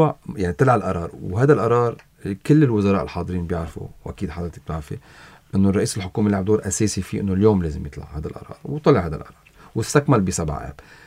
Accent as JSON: {"language": "Arabic", "country": "Lebanon"}